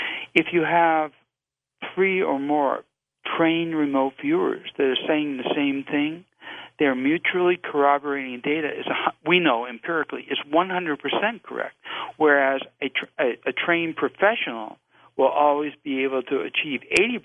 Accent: La Jolla, California, United States; I grew up diving in La Jolla Cove. I'm a free diver.

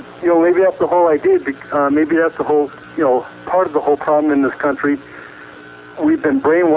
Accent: Illinois, United States; I'm from Illinois.

